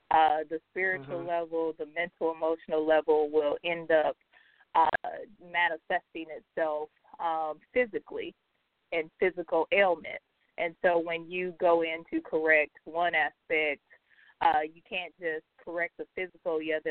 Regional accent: Saginaw, Michigan, United States; also born or lived in Dallas / Atlanta; I grew up in Saginaw, Michigan. I spent the greater part of my life there. I moved around a lot when I was younger. I lived in Dallas for a while, and then my family moved to Atlanta when I was in the 11th grade.

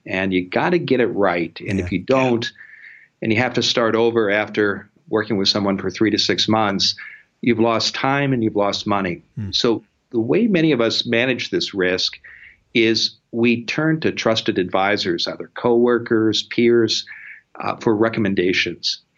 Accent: Midwest, United States; It's something I learned from my parents and in the community where I grew up in the Midwest.

